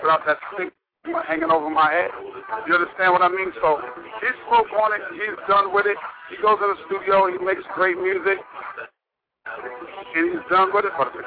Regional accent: Queens, New York, United States; because we're from the borough of Queens

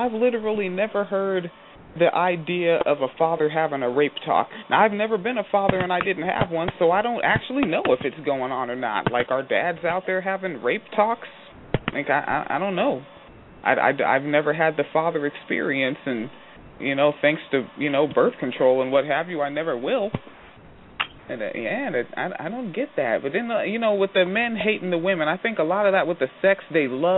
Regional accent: Washington, United States; I'm from Washington State.

